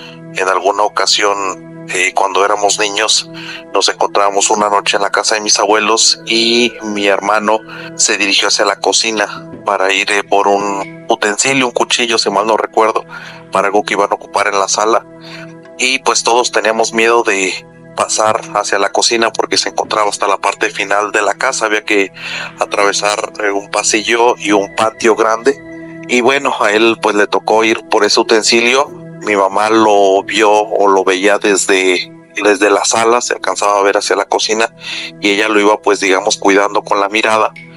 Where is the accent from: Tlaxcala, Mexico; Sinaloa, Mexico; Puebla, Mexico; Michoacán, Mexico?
Michoacán, Mexico; Morelia; soy de Morelia, Michoacán.